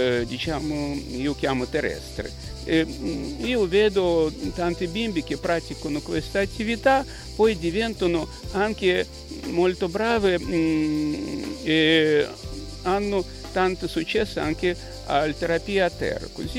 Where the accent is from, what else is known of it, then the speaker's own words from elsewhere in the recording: Russia; Italian is a second language; moved away as an adult; now in Italy; Io vengo dalla Russia, così venuto qua in Italia tanti anni fa, prima volta venuto nel 1990